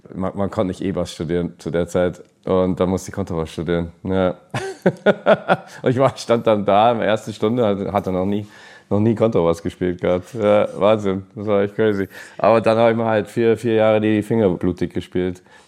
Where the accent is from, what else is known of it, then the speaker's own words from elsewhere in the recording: England, United Kingdom; now in Germany; weil ich wollte wieder zurück nach England mal, um zu schauen, wo ich herkomme.